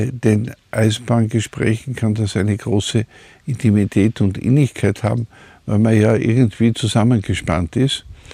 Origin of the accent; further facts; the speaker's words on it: Graz, Styria, Austria; Der hat Bilder ausgestellt in Graz, in meiner Heimatstadt.